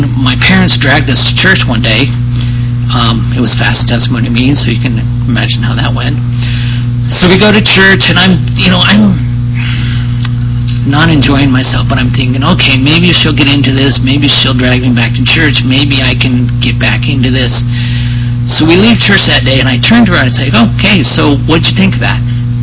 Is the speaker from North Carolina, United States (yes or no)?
no; Scottsdale, Arizona, United States; I am from Scottsdale, Arizona, and I was prompted to get up here.